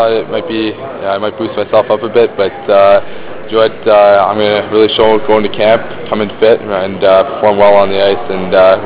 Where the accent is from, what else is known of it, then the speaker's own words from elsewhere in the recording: Goodwood, Ontario, Canada; Goodwood, Ontario. It's about 40 minutes outside of Toronto.